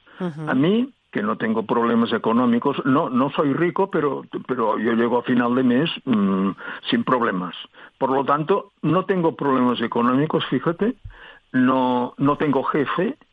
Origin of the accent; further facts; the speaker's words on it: Catalonia, Spain; yo soy un catalán de toda la vida, con 14.000 apellidos hasta la Edad Media, catalanes de pura cepa, pero yo no soy independentista.